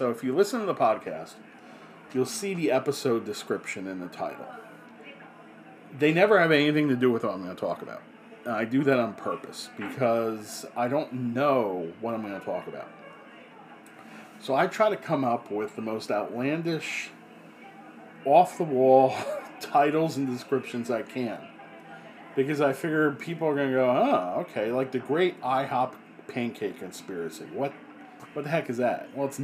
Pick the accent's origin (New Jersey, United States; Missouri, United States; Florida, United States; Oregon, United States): New Jersey, United States; I grew up in New Jersey and we used to go crabbing all the time.